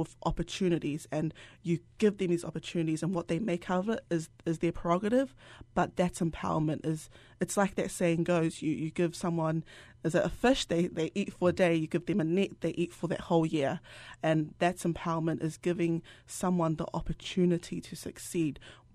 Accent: South Auckland, Auckland, New Zealand; because I'm from South Auckland. And if I speak on my perspective as a Pasifika woman growing up in South Auckland

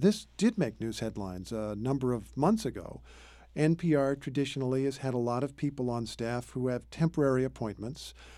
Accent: Indiana, United States; And I grew up in Indiana, which is a very conservative state.

